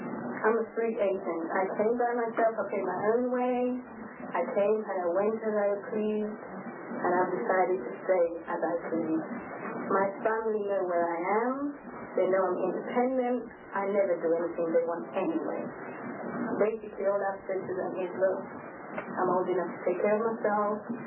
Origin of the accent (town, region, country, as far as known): England, United Kingdom; now in Waco, United States